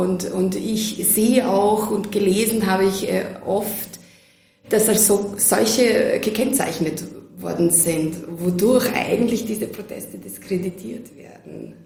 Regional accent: Serbia; Ich war noch nie in Mailand, bin eine Serbin.

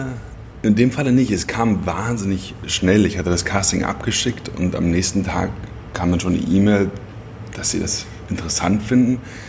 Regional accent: Berlin, Germany; Ich sehe, Berlin ist meine Heimat und meine Basis nach wie vor.

